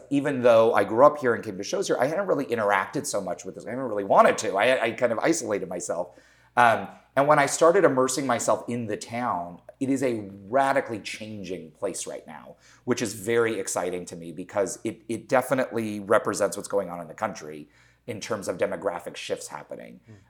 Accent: Los Angeles, California, United States; So You know, when I grew up here in Los Angeles, Pasadena was just known.

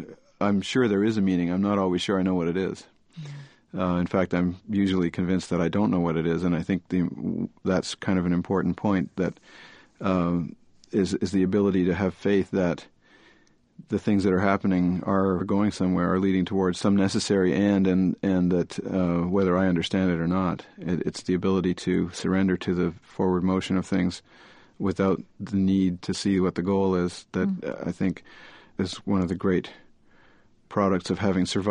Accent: Canada; it's part of being Canadian

